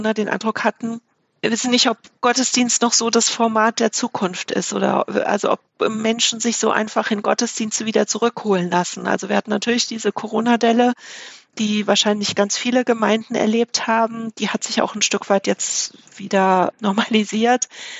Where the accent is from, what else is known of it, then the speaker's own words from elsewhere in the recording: Frankfurt, Hesse, Germany; also ich komme eigentlich aus Frankfurt